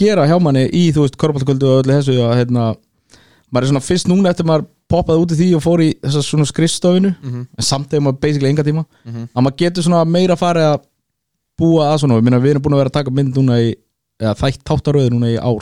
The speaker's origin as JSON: {"language": "Icelandic", "town": "Keflavík", "region": "Southern Peninsula", "country": "Iceland", "tie": "born or raised there", "said": "skilur ég náttúrulega eldst upp í Keflavík, þannig að maður man alltaf eftir þessu"}